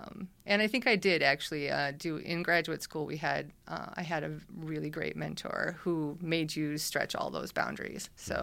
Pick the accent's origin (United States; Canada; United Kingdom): United States; Wisconsin; I was raised in Midwest, or like the middle of Wisconsin, central Wisconsin